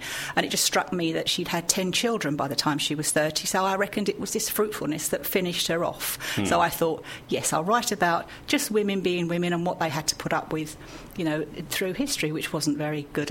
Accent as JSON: {"language": "English", "region": "London", "country": "United Kingdom", "tie": "born there", "said": "No, I'm only 90% Essex, I suppose. I was born in London, actually, right. In Hackney, lovely Hackney. And I came down here with my parents in 1967, a long time ago."}